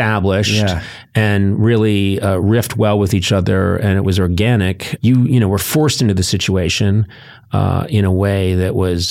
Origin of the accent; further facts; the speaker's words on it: Boston, Massachusetts, United States; This is reminds me, because this reminds me of housing in Los Angeles, because I grew up in the Boston area. And houses are old.